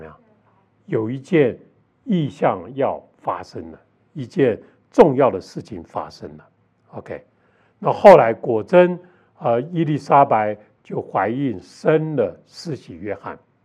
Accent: China; 因为永生有时候我们中国人把它跟我们长生不老好像并在一起

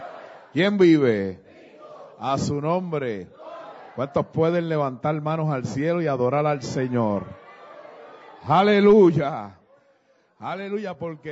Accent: Ponce, Puerto Rico; a la edad de 17, 18 años, una noche empecé, eran como la 1 de la mañana en mi pueblo, Ponce, Puerto Rico

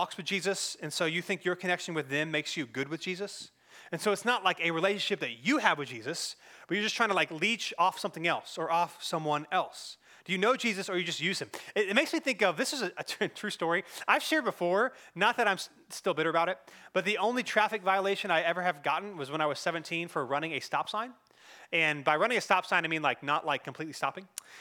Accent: Cary, North Carolina, United States; I grew up in Cary

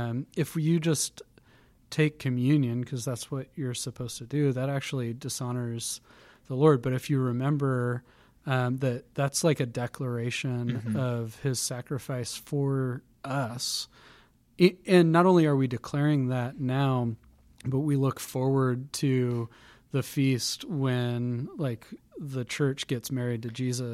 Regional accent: United States; Because it's like, well, yeah, but I am actually an American.

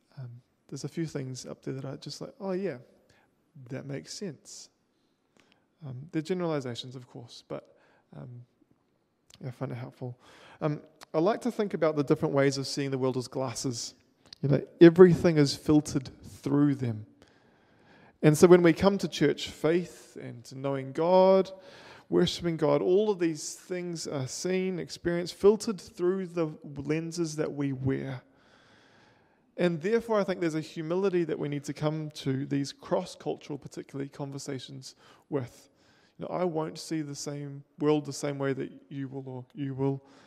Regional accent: New Zealand; I've never felt like I've had to choose between my identity as a New Zealander of European descent and my identity in Christ.

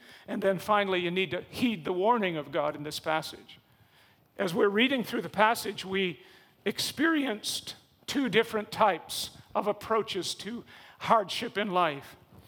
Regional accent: Canada; See, what I would say to us as a Canadian church, you're all filthy rich.

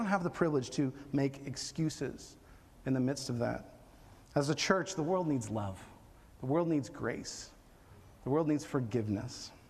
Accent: Mozambique; I'm from Mozambique. I'm on African time right now.

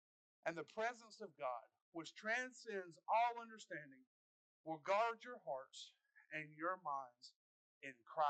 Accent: the South, United States; accent: Southern; I noticed that my Southern accent wasn't quite as strong as it used to be.

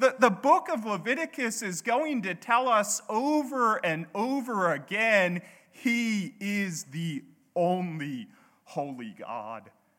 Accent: the South, United States; now in Australia; As I'm sure you can tell, I'm not an Aussie. I grew up in America. I grew up in the deep south.

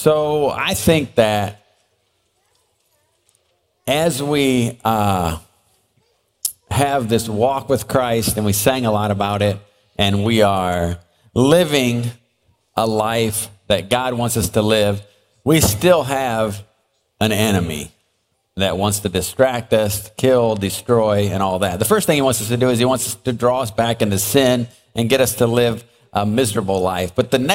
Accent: Illinois, United States; So, like Drew said, Janelle and I grew up in Central Illinois, down by Bloomington.

